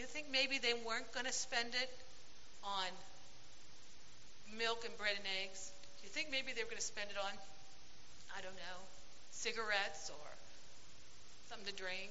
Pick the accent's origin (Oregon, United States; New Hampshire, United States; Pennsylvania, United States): Pennsylvania, United States; Waynesburg; Oh, we're from Waynesburg.